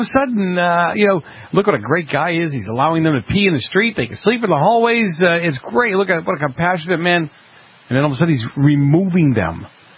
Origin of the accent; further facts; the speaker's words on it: Boston, Massachusetts, United States; I'm from Boston. We used to go down there just to taunt you guys.